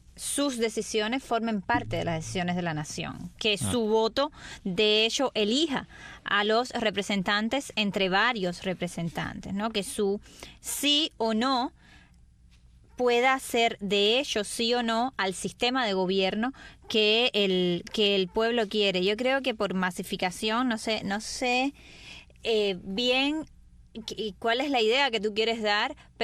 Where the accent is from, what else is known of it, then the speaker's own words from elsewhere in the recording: Cuba; nosotros como ciudadanos cubanos ante un asunto de interés nacional